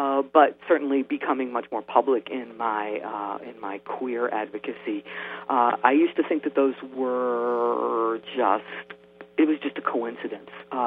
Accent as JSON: {"language": "English", "town": "Baltimore", "region": "Maryland", "country": "United States", "tie": "born or raised there", "said": "I grew up in Baltimore City."}